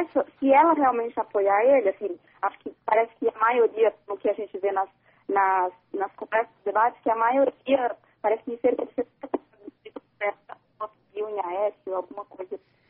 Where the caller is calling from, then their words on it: São Paulo, Brazil; Estou falando aqui do Morumbi.